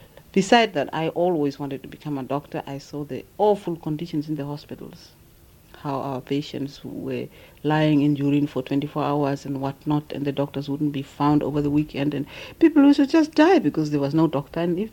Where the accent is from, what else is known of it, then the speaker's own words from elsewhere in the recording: Otjiwarongo, Otjozondjupa, Namibia; And when I was 12, my mother came and picked me up. And I grew up in Ochwarongo. That's where I went to school.